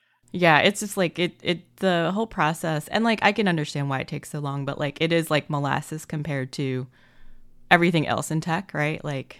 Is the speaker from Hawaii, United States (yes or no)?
no; Washington, District of Columbia, United States; Like I grew up in the Washington, D.C. area, so a lot of my jobs were for federal government-related products